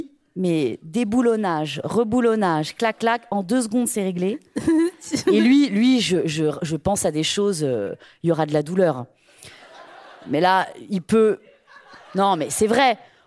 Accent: Brittany, France; de faire ça quand on est breton, quand même.

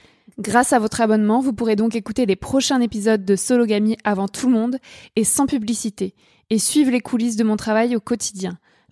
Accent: France; Je suis française, je suis blanche, je suis jeune, je suis mince, je suis valide et je suis athée.

